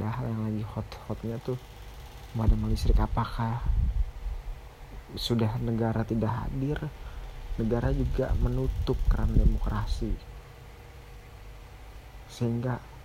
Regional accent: Tangerang, Banten, Indonesia; Jadi gue merasa lebih Jakarta daripada orang Jakarta. Gue merasa lebih Jakarta ya, bukan orang Tangerang, seperti itu. Jadi apa yang gue alami dari sekolah SD sampai SMA dan kuliah ya selalu di teritori Jakarta

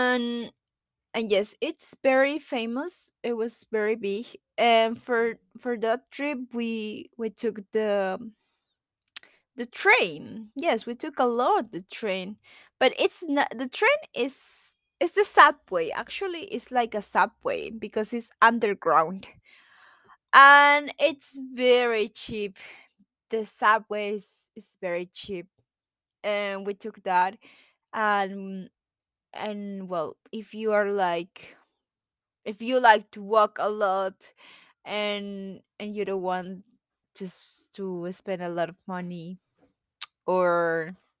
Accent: Peru; English is a second language; I am from Peru, so I know what is dangerous because I know.

